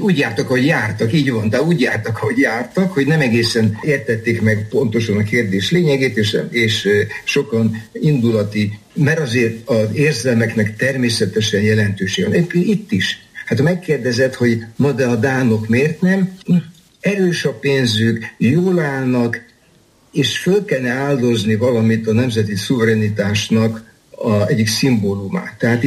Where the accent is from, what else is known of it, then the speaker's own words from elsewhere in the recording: Hungary; és én láttam, persze magyarként, hát a magyar, a szlovák, a cseh meg volt hívva